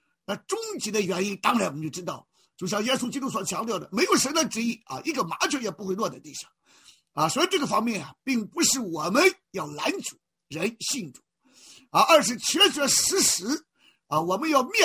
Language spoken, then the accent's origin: Chinese; Shandong, China; 我从小在山东长大在农村长大